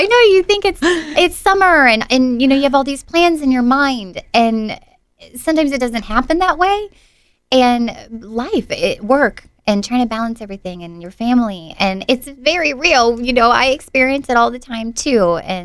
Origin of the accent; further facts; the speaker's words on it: Peoria, Illinois, United States; I grew up here in Peoria.